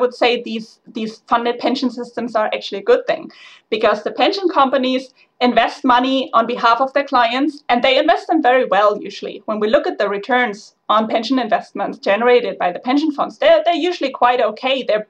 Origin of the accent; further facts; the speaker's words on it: Germany; I mean, I am from Germany and I see the German pension system